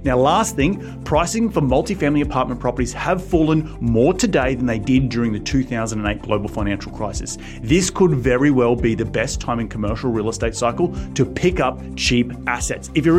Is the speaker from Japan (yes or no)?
no; Australia; And I come from Australia, where I know growing up, my dad was like